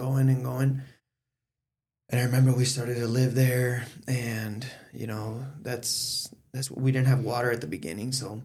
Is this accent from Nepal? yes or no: no; Omaha, Nebraska, United States; I pretty much, you can say I grew up here in the Midwest. We got here to Nebraska when I was about six, seven years old.